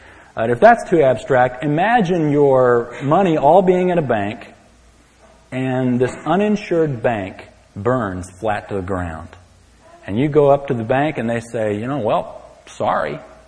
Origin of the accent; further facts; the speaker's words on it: San Antonio, Texas, United States; now in Denton, United States; I grew up in San Antonio, and that never happened. But here in Denton, we've got crickets.